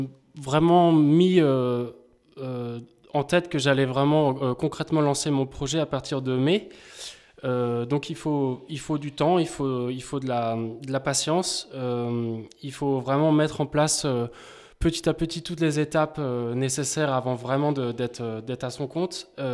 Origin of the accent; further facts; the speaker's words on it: Lille, Hauts-de-France, France; also born or lived in Vendée; En fait, moi, je suis originaire de Lille. Mes 10 premières années, jusqu'à mes 10 ans, donc j'habitais en plein centre-ville avec beaucoup de bruit, etc., beaucoup de pollution. Ensuite, à mes 10 ans, je me suis retrouvé au fin fond de la Vendée, en pleine campagne, au milieu de la forêt.